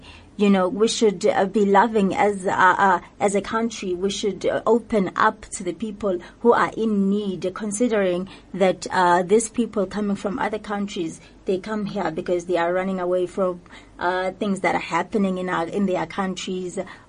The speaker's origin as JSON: {"language": "English", "country": "South Africa", "said": "me as a person, as South African"}